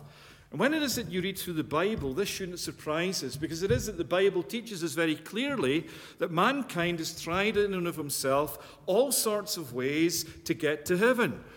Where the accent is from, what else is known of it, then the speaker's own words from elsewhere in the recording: Scotland, United Kingdom; I can remember growing up in Scotland that myself and my friends